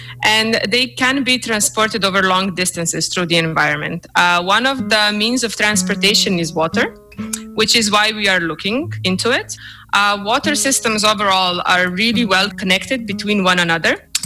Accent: Serbia; English is a second language; now in Slovenia; So I come from Serbia

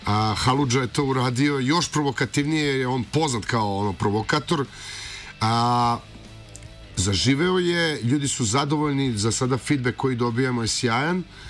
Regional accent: Šabac, Šumadija and Western Serbia, Serbia; Možda zato što dolazimo iz Šapca. Šabac je jugoslovenski Nashville, tu smo imali … ovaj, Šabačka cigan mala čuvena

